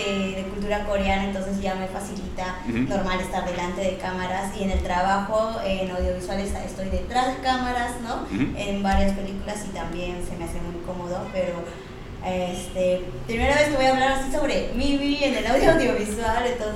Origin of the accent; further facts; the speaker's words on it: Arequipa, Peru; yo en realidad arriesgué mucho en venir porque yo estudiaba en Arequipa, trabajaba en Arequipa, soy de Arequipa, ¿no?